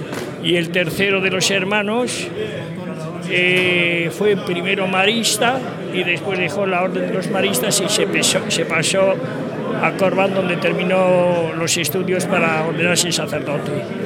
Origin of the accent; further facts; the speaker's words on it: Helguera de Reocín, Cantabria, Spain; Elguera de Reocín.